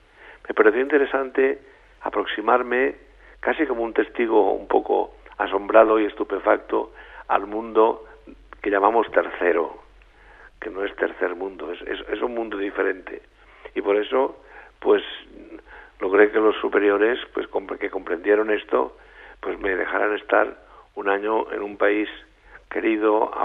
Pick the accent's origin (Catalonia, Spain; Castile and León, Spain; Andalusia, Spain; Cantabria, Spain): Catalonia, Spain; Barcelona; Y últimamente ya al final de la vida en Barcelona, desde donde soy. Pero he vuelto a los 50 años de haber salido de mi ciudad natal.